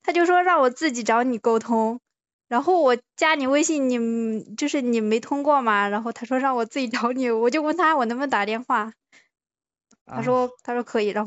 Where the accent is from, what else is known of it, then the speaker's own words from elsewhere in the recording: Zigui, Hubei, China; 哦，我老家是秭归的。